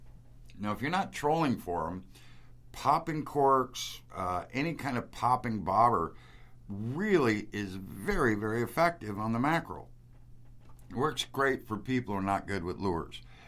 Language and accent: English; Midwest, United States; But I'm from the Midwest, grew up eating Wonder Bread.